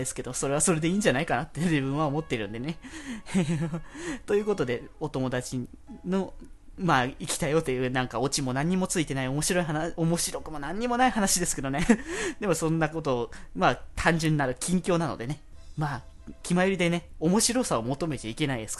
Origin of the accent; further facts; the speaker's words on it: Aichi, Japan; now in Tokyo, Japan; 僕今は現在東京に今住んでるんですけど、地元は愛知なんですよね。